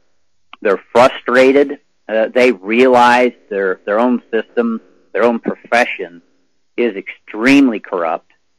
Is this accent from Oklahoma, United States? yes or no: no; Tennessee, United States; I'm from Tennessee. I live in Tennessee.